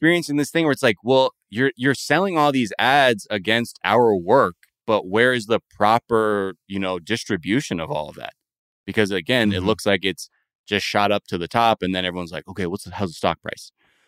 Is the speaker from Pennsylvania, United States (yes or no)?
no; San Fernando Valley, California, United States; I grew up in the Valley, the San Fernando Valley as a kid.